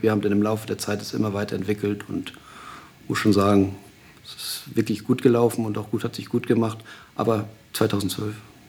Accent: Flensburg, Schleswig-Holstein, Germany; ich bin ja in Flensburg aufgewachsen

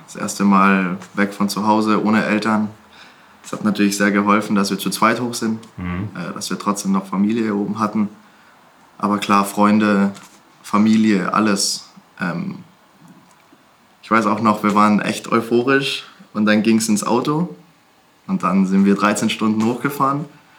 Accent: Carinthia, Austria; Wir haben noch einen großen Bruder, der hat auch mal Handball gespielt. Und wir kommen ja aus Kärnten

